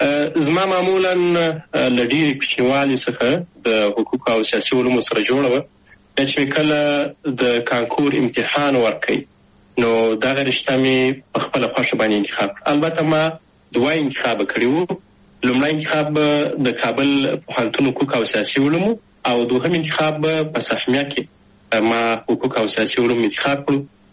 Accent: Shajoy, Zabul, Afghanistan; also born or lived in Kabul; زه اصلا د زابل ولایت د شاجوی ولسوالی یم. تقریبا په 2015 میلادي کې د زابل په شاجوی کې د مسازو په نوم په یوه کلي کې هلته ونړۍ ته راغلم

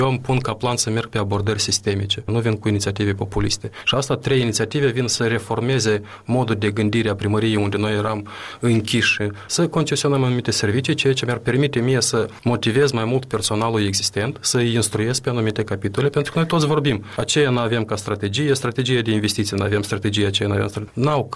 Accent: Chișinău, Moldova; Atunci noi ca și oraș, ca și chișinăuieni vom fi pierdanți.

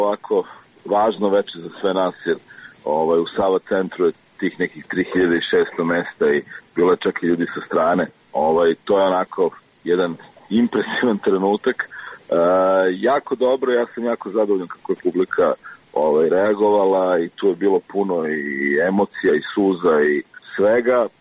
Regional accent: Belgrade, Serbia; ja sam rođen u Beogradu i odrastao u Beogradu.

